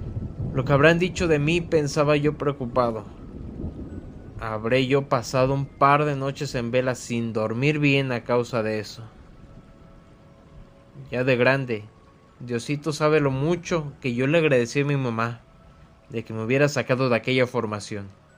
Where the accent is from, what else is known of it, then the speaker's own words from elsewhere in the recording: Mexico; llevándose consigo un pedazo de nuestra historia como mexicanos